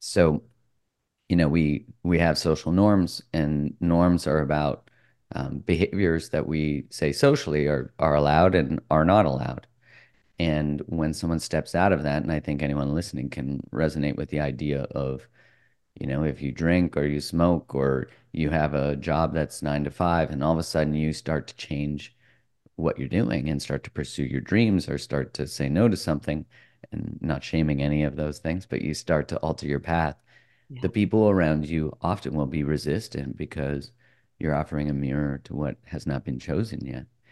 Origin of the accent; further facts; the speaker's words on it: Canada; I'm Canadian.